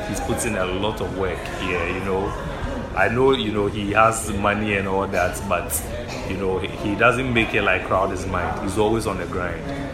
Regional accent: Ghana; I'm a Ghanaian, and you know Ghana, Charlie.

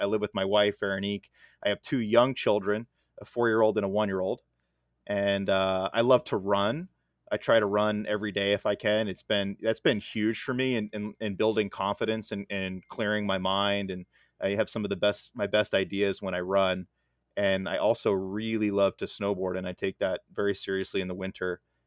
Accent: New Jersey, United States; I'm born and raised in New Jersey.

